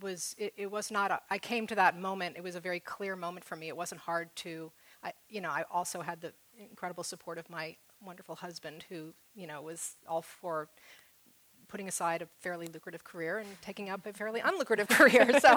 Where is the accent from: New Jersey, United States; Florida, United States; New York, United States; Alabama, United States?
New York, United States; now in California, United States; I was a filmmaker in New York, and New York is where I grew up, and I always, you know, I'm a New Yorker from birth, but when I became a writer, I was a Californian.